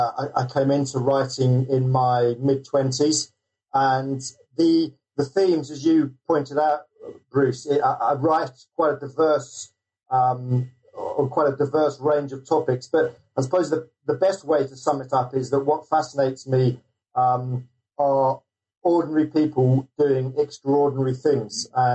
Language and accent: English; South of England, United Kingdom; because I'm actually coming from London, England, and I grew up in the south of England.